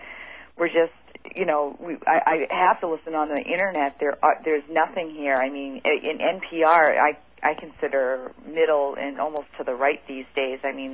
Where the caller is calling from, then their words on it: Cambridge, Massachusetts, United States; Hi, Peter. … I'm calling from Massachusetts.